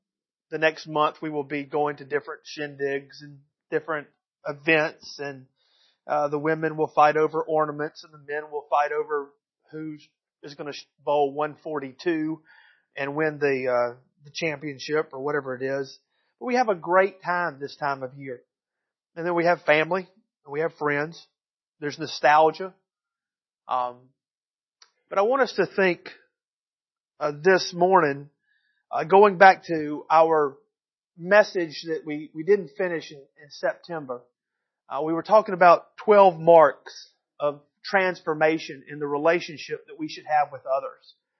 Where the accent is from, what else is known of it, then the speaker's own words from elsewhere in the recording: Georgia, United States; also born or lived in Kentucky; I moved from Kentucky back home for many reasons. One, because Georgia is God's country